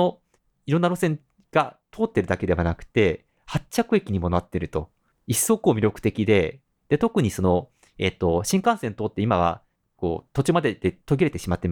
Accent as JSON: {"language": "Japanese", "town": "Sendai", "region": "Miyagi", "country": "Japan", "tie": "born there", "also_born_or_lived": "Kawasaki / Ehime", "said": "私はですね、東北の仙台というところで生まれました。父親は愛媛県出身なんですけども、私を産んだ当時というのは両親は川崎に住んでおりまして、母が母の実家である仙台に里帰りをして私を産んだ関係で"}